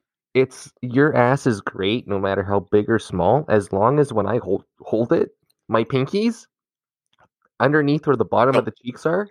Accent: Canada; I'm Canadian

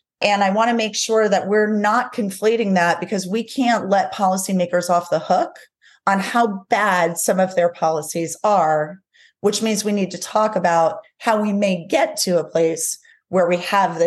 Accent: New Jersey, United States; So first of all, I'm Italian and from New Jersey, so the glass is always half empty.

